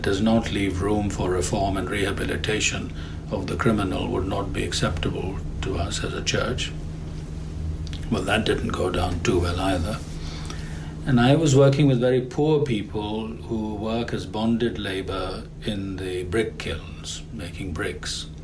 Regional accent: Pakistan; I come originally from Pakistan, where I served the church as a priest and then as a bishop for many years.

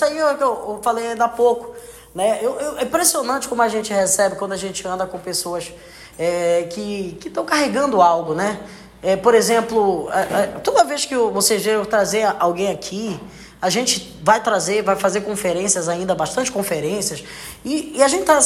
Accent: Pará, Brazil; Eu amo Marajó, sou do Marajó, mas eu não sinto que o meu chamado é para lá.

